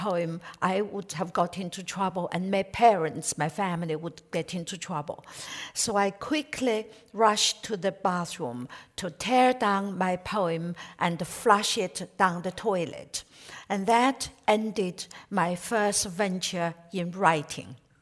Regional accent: China; when I was growing up in China in the 1950s, 60s, and 70s

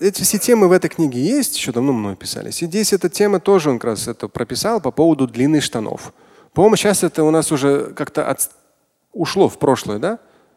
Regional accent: Russia; Насколько я знаю, я не знаю, я татарин, но у нас лезгинки нету.

